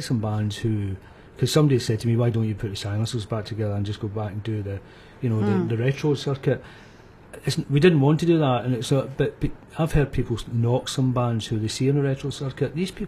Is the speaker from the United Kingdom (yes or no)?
yes; Glasgow, Scotland, United Kingdom; because when we grew up in Glasgow in the tenements, and a lot of the tenements were getting knocked down